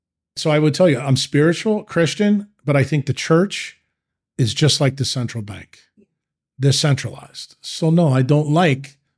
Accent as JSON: {"language": "English", "region": "New York", "country": "United States", "tie": "born or raised there", "said": "because I told you the story with me growing up in New York."}